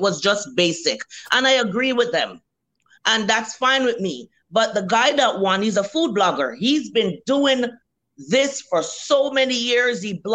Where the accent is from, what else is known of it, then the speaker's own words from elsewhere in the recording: Jamaica; And you open it, and I'm Jamaican.